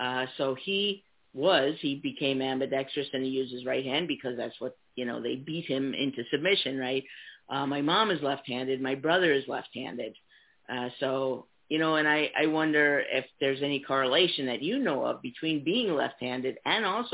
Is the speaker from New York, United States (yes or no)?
yes; New York City, New York, United States; years ago it was growing up in New York City, I remember like came out when I was 16